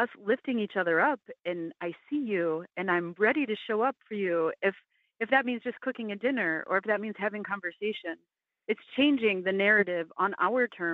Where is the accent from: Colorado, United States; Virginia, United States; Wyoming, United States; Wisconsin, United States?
Wisconsin, United States; You mentioned I'm from Wisconsin.